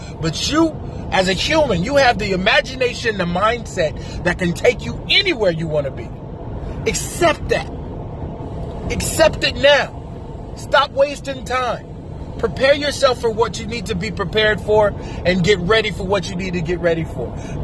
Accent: Kansas, United States; They called it transition where I was growing up in Kansas.

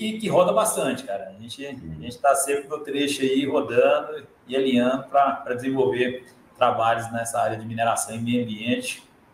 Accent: Goiás, Brazil; não só porque eu sou goiano, né?

